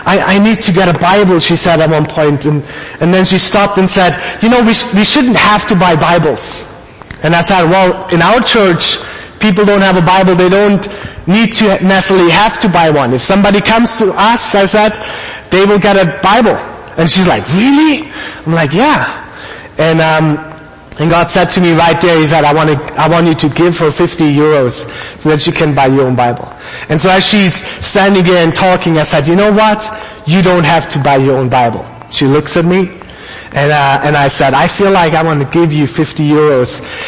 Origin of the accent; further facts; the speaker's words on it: Germany; accent: German; English is a second language; Like Pastor Ryan said, we went to Germany, so my accent might be a little stronger again.